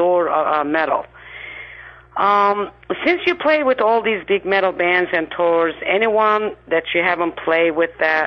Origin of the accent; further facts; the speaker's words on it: Florida, United States; because I saw last year before, in my hometown, Florida, and we went to see them.